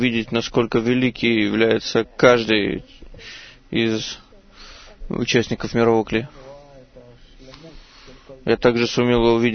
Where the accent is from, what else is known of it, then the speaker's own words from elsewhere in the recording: Norway; Russian is a second language; из Норвегии.